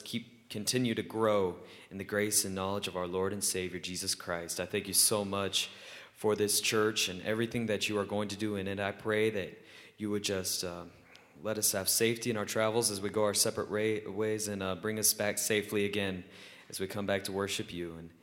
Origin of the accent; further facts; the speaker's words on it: Clayton, Georgia, United States; I am from Clayton, Georgia, and I just finished up my freshman year at college.